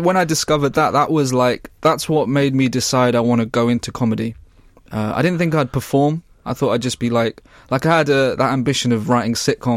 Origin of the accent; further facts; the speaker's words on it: Leytonstone, London, United Kingdom; East London.